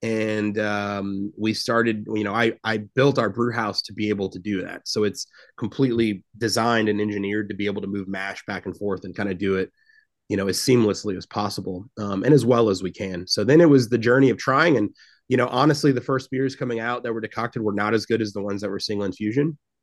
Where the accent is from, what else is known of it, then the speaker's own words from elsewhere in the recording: Memphis, Tennessee, United States; And then I came across American pils when I went back home. I'm from Memphis. I went home to visit my family for the first time since we opened the brewery like 3 years in.